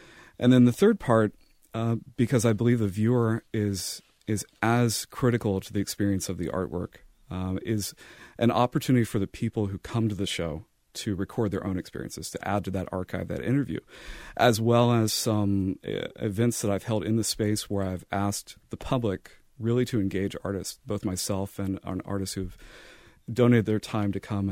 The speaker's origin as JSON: {"language": "English", "region": "the South", "country": "United States", "tie": "born or raised there", "said": "growing up in the South is part of what drove this as well"}